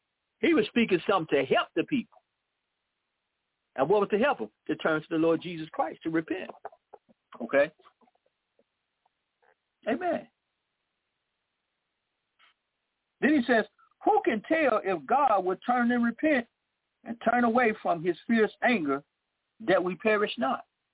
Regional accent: Chicago, Illinois, United States; born there; Some of y'all know this because I was born in Chicago, and all the teams I like, whatever sports it is, going to be Chicago.

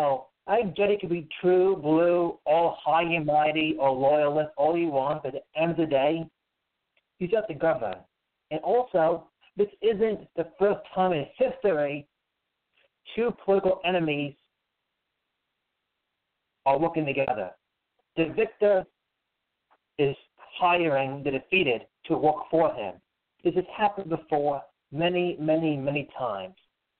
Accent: United States; But, you know, I'm American, so who cares what I say?

